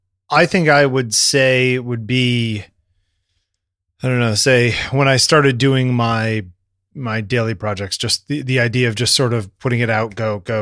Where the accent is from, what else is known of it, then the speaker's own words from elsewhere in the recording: United States; I would never say that, Jeffrey. I'm an American.